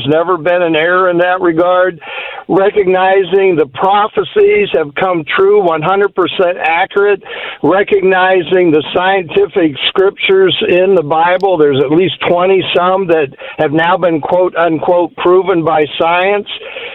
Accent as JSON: {"language": "English", "town": "Akron", "region": "Ohio", "country": "United States", "tie": "born or raised there", "said": "So I grew up in Akron, Ohio. I'm 76 years old now, and I went to a mainline church."}